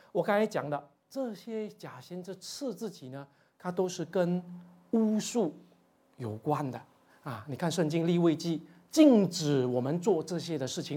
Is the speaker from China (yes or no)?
yes; Fujian, China; accent: Fujianese; 我们福建话叫党鸡